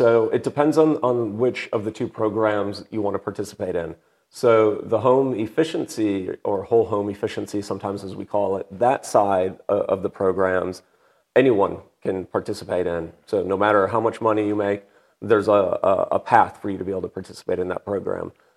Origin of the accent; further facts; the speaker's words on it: Wisconsin, United States; moved away as an adult; now in Atlanta, United States; I've been in Atlanta in the state of Georgia for about 20. I actually grew up in the state of Wisconsin, moved down here after undergrad to go to grad school